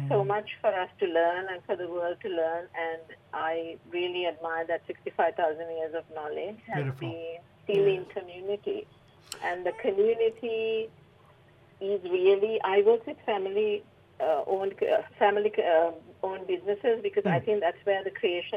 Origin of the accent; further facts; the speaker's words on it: Sri Lanka; moved away as an adult; now in Australia; I'm originally from Sri Lanka. So I migrated to Australia in 2007.